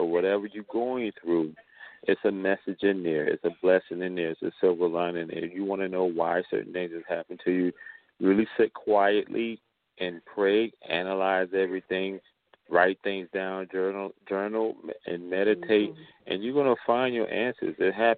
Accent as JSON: {"language": "English", "region": "New York", "country": "United States", "said": "I'm from New York, so as long as it ain't snowing, I'm good."}